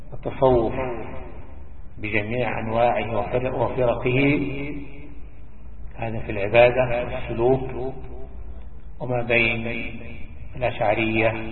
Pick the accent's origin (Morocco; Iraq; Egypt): Egypt; ومن العجل أن بلادنا مصر تصدر تلك الدول